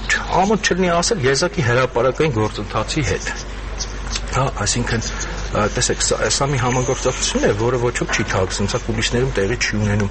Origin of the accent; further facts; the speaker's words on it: Yerevan, Armenia; ինձ որպես երևանցի դա ռեալ հուզող խնդիր է